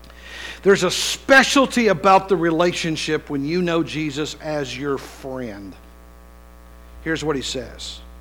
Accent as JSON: {"language": "English", "region": "West Virginia", "country": "United States", "said": "You got to remember, I'm from West Virginia."}